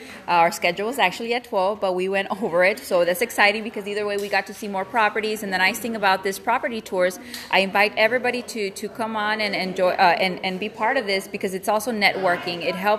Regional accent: Edinburg, Texas, United States; also born or lived in San Juan; I was born in San Juan, but I lived all these years in Edinburgh. So I went to school in Edinburgh and graduated from Bobcats.

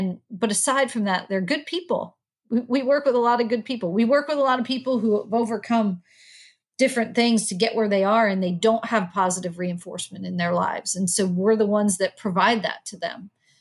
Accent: Northeast, United States; I was 23 years old in Clemson, South Carolina, and I was from the Northeast.

